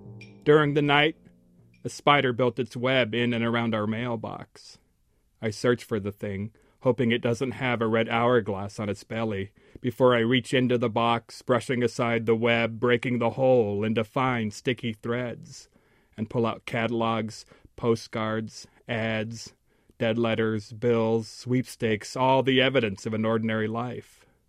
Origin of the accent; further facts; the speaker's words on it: United States; My idea of who I was as an Indian never fit with the mass culture's idea of being Indian.